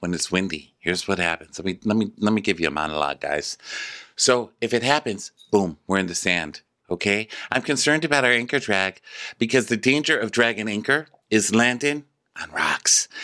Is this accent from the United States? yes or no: yes; Florida, United States; Yeah, I'm from Florida. I said Worcestershire.